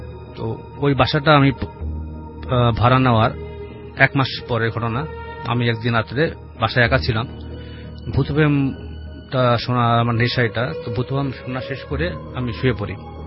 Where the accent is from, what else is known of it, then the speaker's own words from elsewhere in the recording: Dhaka, Dhaka Division, Bangladesh; গুলশান দুই থেকে এসেছি আমি।